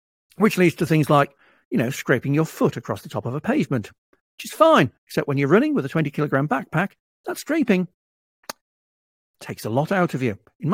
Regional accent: United Kingdom; As a Brit, yes

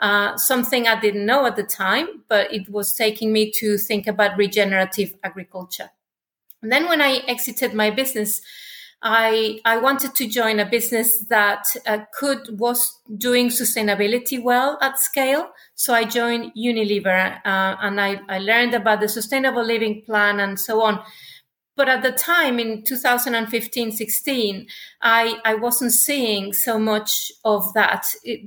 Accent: Mexico; I am originally from Mexico, and growing up, I could never normalize the enormous, social inequality there, really.

